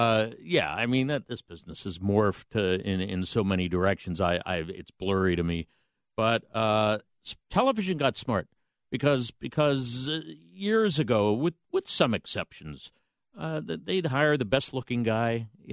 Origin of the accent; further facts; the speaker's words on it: Pittsburgh, Pennsylvania, United States; I'm a little kid thinking every team's supposed to win a championship. Father takes me to Old Three River Stadium.